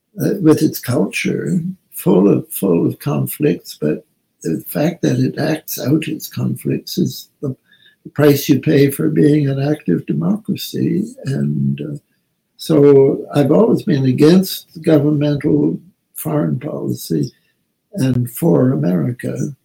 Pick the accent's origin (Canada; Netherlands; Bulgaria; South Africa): Canada; now in United States; I'm still a Canadian, by the way.